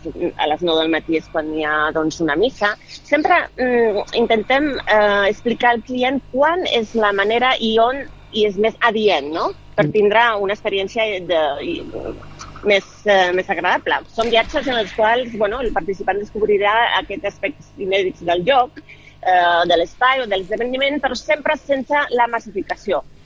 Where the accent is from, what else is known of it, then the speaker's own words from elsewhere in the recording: Zaragoza, Aragon, Spain; also born or lived in Catalonia; Jo, per exemple, soc de Saragossa, però la meva mare és catalana i he viscut sempre a Catalunya